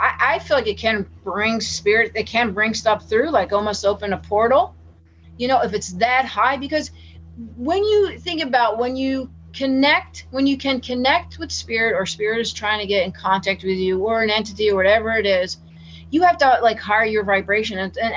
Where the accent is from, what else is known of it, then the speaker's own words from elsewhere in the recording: Tabernacle, New Jersey, United States; That same house growing up in Tabernacle, my mom saw a full headdress Native American chief in her room